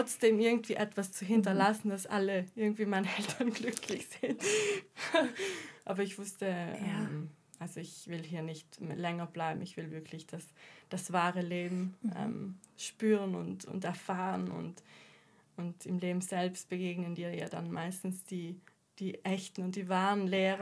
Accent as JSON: {"language": "German", "region": "South Tyrol", "country": "Italy", "said": "also ich bin von Vilnius, Südtirol."}